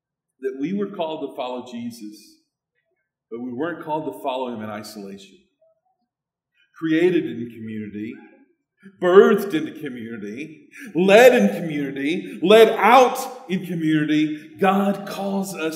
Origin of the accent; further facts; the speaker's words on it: Phoenix, Arizona, United States; I grew up in Phoenix, and so you can understand that one.